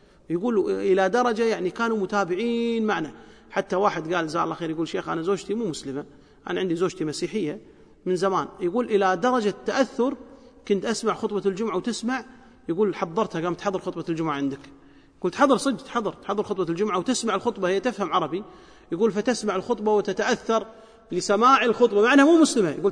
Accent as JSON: {"language": "Arabic", "country": "Kuwait", "said": "عندنا في الكويت"}